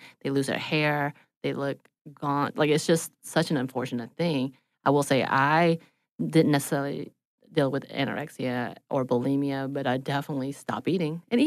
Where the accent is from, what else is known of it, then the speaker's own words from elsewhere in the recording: Georgia, United States; I'm like, I'm from LJ, Georgia.